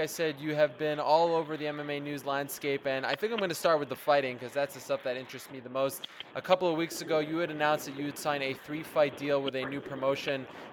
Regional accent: Canada; I'm Canadian.

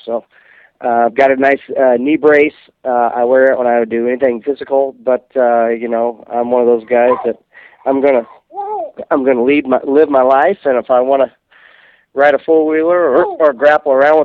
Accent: Midwest, United States; I grew up in the Midwest, and I just want to be known as the guy who was born and raised on the west side of town.

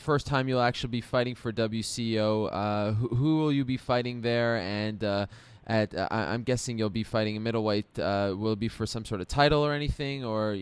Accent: Montreal, Quebec, Canada; Growing up in Montreal, Quebec, Canada, there weren't a lot of local stars as there are right now.

